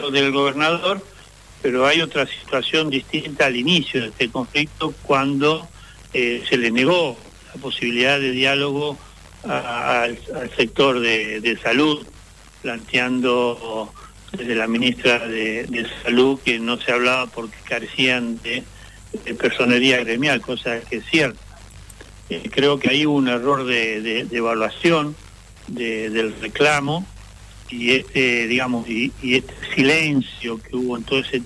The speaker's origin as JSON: {"language": "Spanish", "town": "San Martín de los Andes", "region": "Neuquén", "country": "Argentina", "said": "yo soy de San Martín de los Andes"}